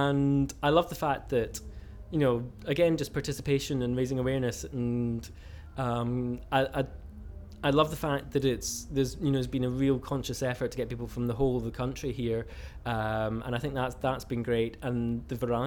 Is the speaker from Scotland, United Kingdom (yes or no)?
yes; Edinburgh, Scotland, United Kingdom; I was born in Edinburgh. I've lived almost all my life in Edinburgh, apart from just small, when I was very young, my mother sold her house, bought a car, bought a tent, and we went travelling around Scotland. I was about three, I think, at the time